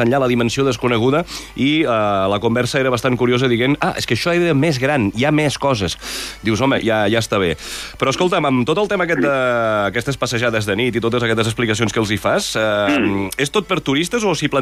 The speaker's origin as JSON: {"language": "Catalan", "country": "Andorra", "said": "Jo, que sóc andorrà"}